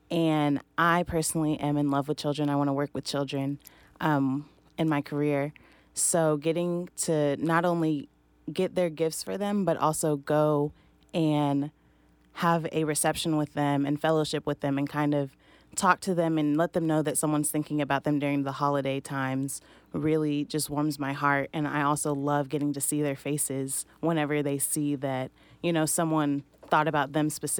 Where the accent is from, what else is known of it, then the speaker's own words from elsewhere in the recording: Rowlett, Texas, United States; I'm from Dallas, Texas. I'm from a little town called Rowlett.